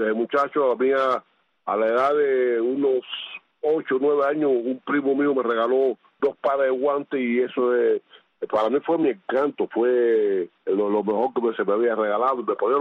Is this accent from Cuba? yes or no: yes; Santo Domingo, Villa Clara, Cuba; Soy oriundo de Rodrigo, es un barrio del municipio de Santo Domingo, de la provincia de Las Villas, Santa Clara. Nací allí y me crié allí durante 32 años, viví en ese mismo lugar